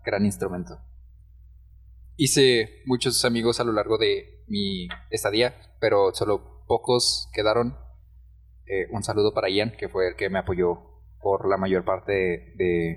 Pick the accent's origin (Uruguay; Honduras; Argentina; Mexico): Mexico; Chihuahua; also born or lived in Zapopan; Nací en Zapopan, Jalisco. Estuve unos meses allá viviendo. La verdad es que no recuerdo mucho. Bueno, no recuerdo nada realmente. Me mudé a Chihuahua, la capital de aquí. Estuve viviendo ahí 5 años.